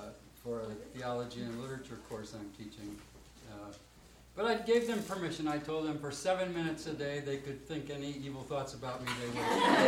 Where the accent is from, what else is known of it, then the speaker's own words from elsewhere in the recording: Valparaiso, Indiana, United States; I'm from Valparaiso, Indiana